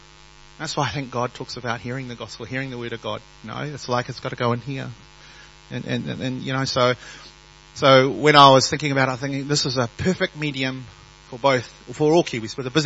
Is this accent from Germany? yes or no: no; Samoa; first language Samoan; English is a second language; I'm Samoan. I'm a Samoan chief. I'm a Samoan Matai. And I speak Samoan. I was brought up in Samoa. I don't look it, but I am.